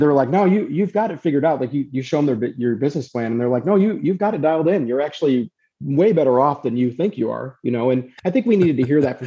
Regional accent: Detroit, Michigan, United States; my brother and I both born and raised in the Detroit area, about 15 minutes south of the city.

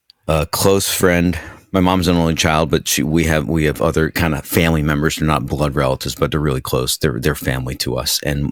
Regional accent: New Jersey, United States; Yes, born and raised in New Jersey, about a half hour outside of New York City, and about an hour also the other way outside of Philadelphia area.

